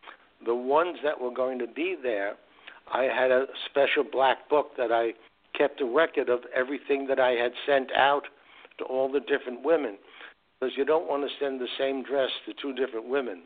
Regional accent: Brooklyn, New York, United States; I was a Brooklyn Dodger fan. I grew up in Brooklyn, New York.

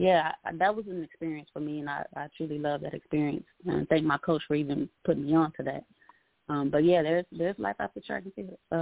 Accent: Gary, Indiana, United States; Well, I'm born and raised in Gary, Indiana, so, you know, we're close to Chicago.

